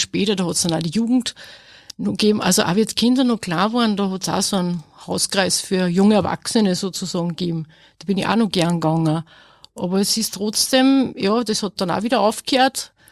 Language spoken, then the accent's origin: German; Asten, Upper Austria, Austria; ich komme aus Asten bei Enns und ich arbeite als Feinkostverkäuferin in Linz.